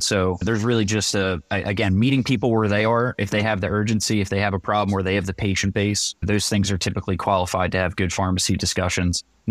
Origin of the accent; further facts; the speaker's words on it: New Jersey, United States; So I'm from New Jersey. Sometimes I speak quick.